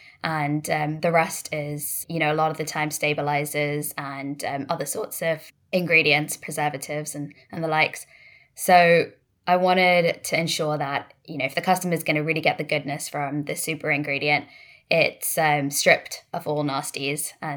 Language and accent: English; London, United Kingdom; So originally I'm from India. My parents are both Indian. I was born in London, studied out here. Most of my work experience has been in the UK. I did live in New York